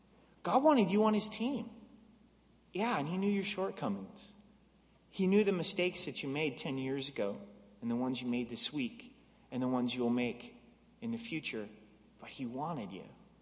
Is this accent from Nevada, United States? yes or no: no; Oregon, United States; And many of you know I grew up in Oregon.